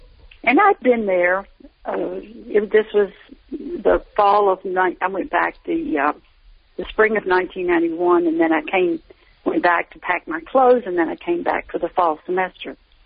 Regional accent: Pine Bluff, Arkansas, United States; And I had been invited there on full music scholarship when I graduated from high school in my hometown of Pine Bluff.

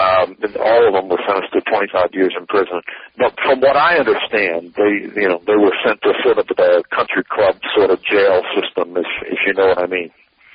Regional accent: Jacksonville, Florida, United States; Yesterday, Easter Sunday, it was shown here in my hometown in Jacksonville at 3 o'clock

